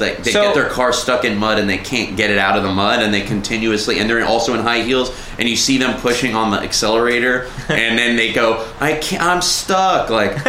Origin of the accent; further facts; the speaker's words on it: Miami, Florida, United States; I'm from Miami. It was a Florida State school.